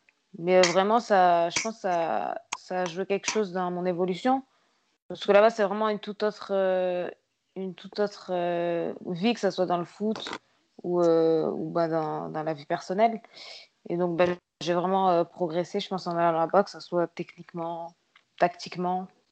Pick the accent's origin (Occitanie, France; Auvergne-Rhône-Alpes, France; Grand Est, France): Occitanie, France; Montpellier; born there; also born or lived in Île-de-France; Même si je suis née à Montpellier, mais en fait je devais rentrer dans la région parisienne, plus par rapport à ma famille.